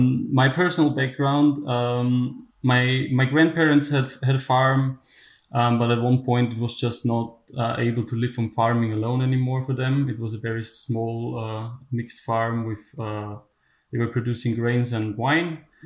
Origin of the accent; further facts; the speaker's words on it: Austria; English is a second language; I come from Austria. I live in the east of Austria and I run a small vegetable farm, a market garden.